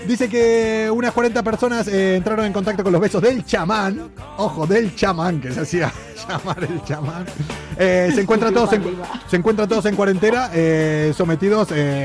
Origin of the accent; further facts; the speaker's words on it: Cuenca, Castilla-La Mancha, Spain; Porque soy de Cuenca.